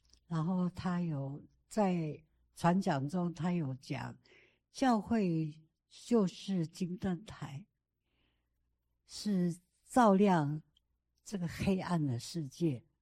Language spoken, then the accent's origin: Chinese; Taitung County, Taiwan; 我是台东人哈